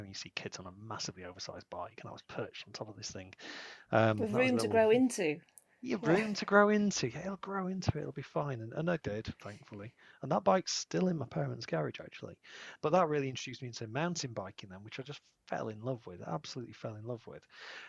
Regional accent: Rotherham, Yorkshire and the Humber, United Kingdom; And I am from Rotherham. You can look it up.

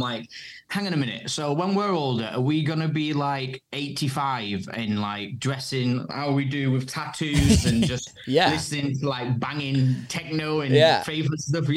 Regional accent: Blackpool, North West England, United Kingdom; now in United States; I am from Blackpool. I was like a massive chav. I was a little shit.

